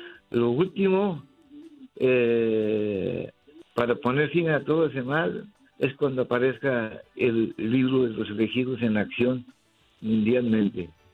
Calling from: Los Fresnos, Texas, United States; Hablo de los Fresnos.

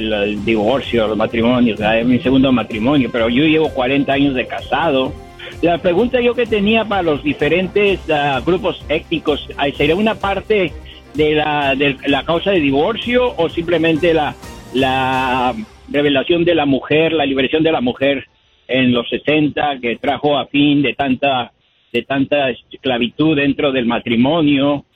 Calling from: Atlanta, Georgia, United States; Aquí desde Atlanta, buenos días América

